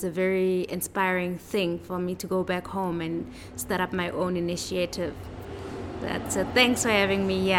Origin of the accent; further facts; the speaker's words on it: South Africa; I'm from South Africa.